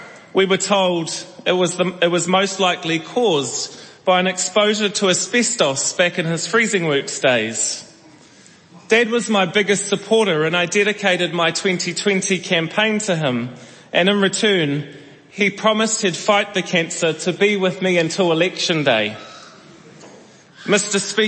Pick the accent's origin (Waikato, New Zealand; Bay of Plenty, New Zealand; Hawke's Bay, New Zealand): Hawke's Bay, New Zealand; Napier; now in Auckland, New Zealand; While Auckland is my home now, I grew up in Napier. My family didn't have much money